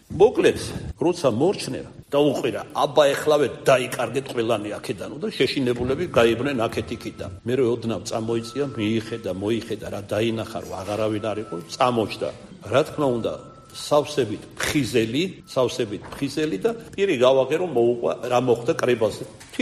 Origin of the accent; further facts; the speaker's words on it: Kartli, Georgia; მე საერთოდ ქართლელი ვარ, მაგრამ მეგრელზე ჩხარა ვლაპარაკობდი.